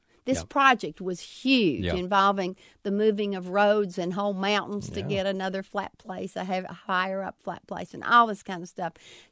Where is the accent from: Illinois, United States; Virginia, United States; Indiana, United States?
Virginia, United States; Grundy; My hometown of Grundy, Virginia, has just gone through this huge flood control project.